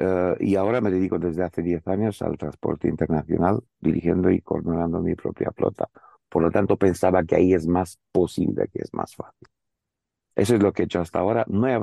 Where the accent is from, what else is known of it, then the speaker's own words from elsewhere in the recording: Romania; Spanish is a second language; now in Spain; Yo ya no es mi primer proceso migratorio, se nota también por el acento. Yo soy rumano, he llegado en España hace 24 años.